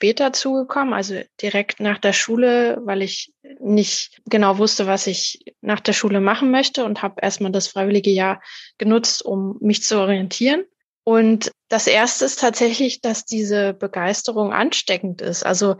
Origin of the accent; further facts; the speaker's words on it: Halle, Saxony-Anhalt, Germany; Und da war jemand vom Stadtforum Gotha, der eben gefragt hat, wo ich herkomme. Als ich gesagt habe, aus Halle